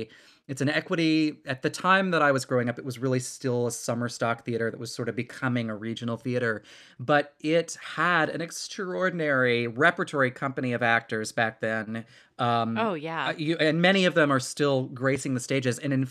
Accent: North Carolina, United States; I'm from North Carolina, but she pulled me to South Carolina to study with Carlos Agudelo at Ballet Spartanburg.

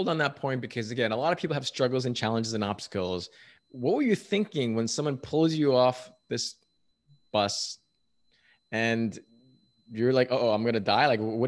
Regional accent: New York City, New York, United States; I'm from New York City, so I'd always watch the US Open.

